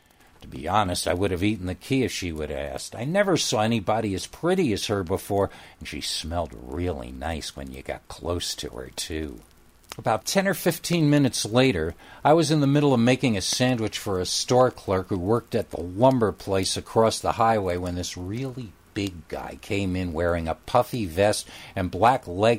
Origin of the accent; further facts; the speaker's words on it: Whitehall, New York, United States; in northern New York State, up in the famous Whitehall area, and Bigfoot is not a joke to people in my hometown.